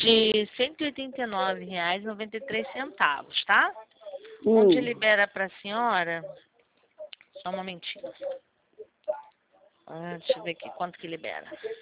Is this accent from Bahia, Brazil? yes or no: no; Rio de Janeiro, Brazil; Eu sou carioca. Eu morei muitos anos.